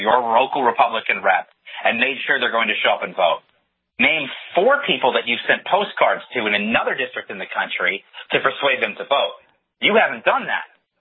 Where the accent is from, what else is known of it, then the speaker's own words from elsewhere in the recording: California, United States; Like in my home state here in California